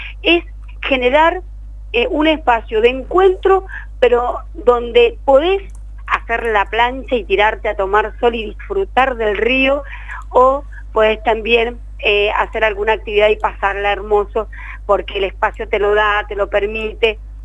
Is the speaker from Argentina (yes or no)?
yes; Mendoza, Argentina; como mendocinos